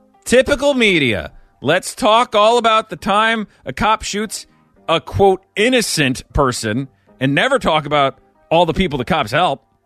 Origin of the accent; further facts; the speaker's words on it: St. Louis, Missouri, United States; but I'm from St. Louis and I know the area pretty well.